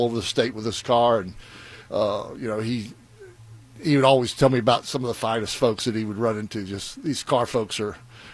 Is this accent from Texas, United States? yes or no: yes; McAllen, Texas, United States; I came from McAllen, and I'll take this 95 any day.